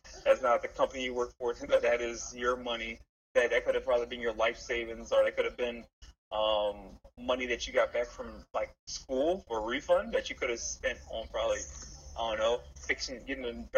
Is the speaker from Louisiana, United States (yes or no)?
yes; New Orleans, Louisiana, United States; You know, for example, look at the Saints. I'm from New Orleans.